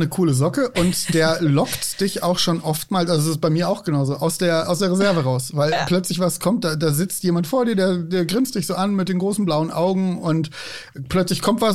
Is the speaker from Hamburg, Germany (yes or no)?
yes; Hamburg, Germany; Ich bin Hamburger, der jetzt seit 12 Jahren in Bayern lebt.